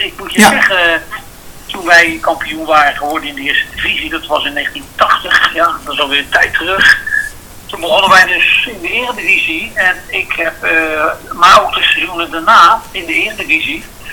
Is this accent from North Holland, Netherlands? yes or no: no; Rotterdam, South Holland, Netherlands; Feyenoord, daar kom ik toch vandaan uit Rotterdam.